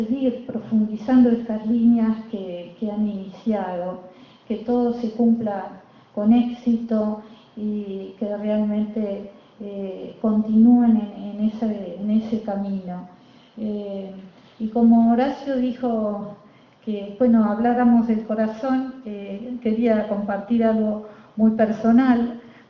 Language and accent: Spanish; La Plata, Buenos Aires Province, Argentina; yo soy de La Plata